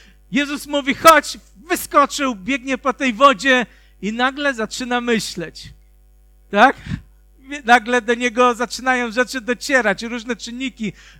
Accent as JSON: {"language": "Polish", "region": "Lower Silesian Voivodeship", "country": "Poland", "said": "jak ja z Dolnego Śląska przyjechałem tutaj do was"}